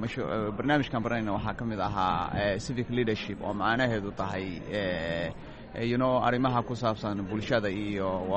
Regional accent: Somalia; waxaan ka socdaa koonfurta soomaaliya waxaan ka mid ahay afarta dhallinyaro oo soomaaliya ka socota

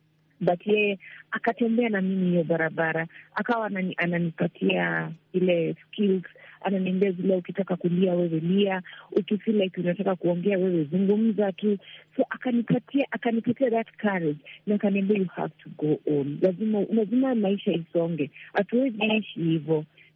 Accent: Kibra, Nairobi, Kenya; mimi natoka eneo ya Kibra, mimi ni Muislamu

